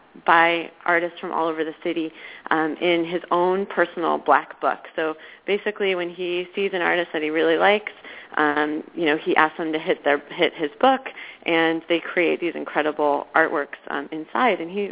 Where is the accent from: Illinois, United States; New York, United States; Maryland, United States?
New York, United States; Ithaca; You know, I'm from Ithaca, New York.